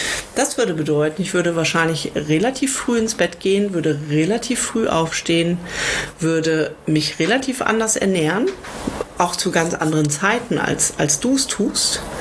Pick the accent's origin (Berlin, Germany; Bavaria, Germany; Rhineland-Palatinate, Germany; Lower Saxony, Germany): Lower Saxony, Germany; ich bin ja in Niedersachsen zur Schule gegangen